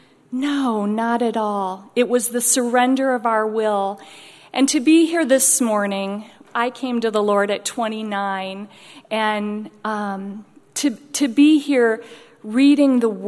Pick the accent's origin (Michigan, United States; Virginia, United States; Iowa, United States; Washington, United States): Iowa, United States; Growing up in Iowa, lived, born and raised in the same house until I moved away from college.